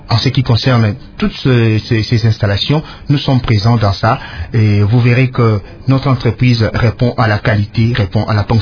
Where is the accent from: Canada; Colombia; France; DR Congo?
DR Congo; Guémena; also born or lived in Kinshasa; Moi, par exemple, je suis né à Guémena, j'ai commencé mes études primaires à Guémena. Il a fallu un temps pour que je vienne à Kinshasa, continuer au niveau de l'université